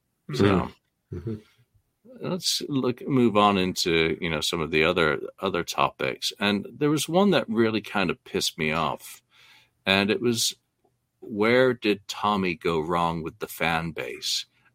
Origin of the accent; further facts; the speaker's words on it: England, United Kingdom; Yeah, maybe it's just a cultural difference that it appeals to me as an English guy, because I've grown up around it, always seeing you know.